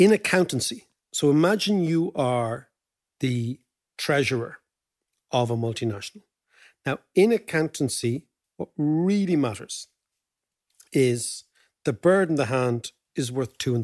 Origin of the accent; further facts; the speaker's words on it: Ireland; For us as Irish citizens, it actually gives our politicians less money to waste during elections.